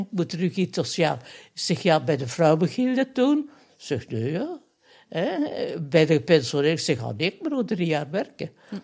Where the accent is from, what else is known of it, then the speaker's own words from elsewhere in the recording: Flanders, Belgium; Ik ben tweetalig, ja. Maar ik ben Vlaming.